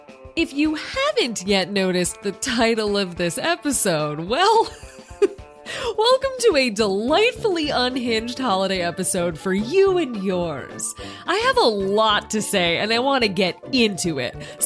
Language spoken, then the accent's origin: English; United States; since I kind of love being in that fake theme parky version of France as an American.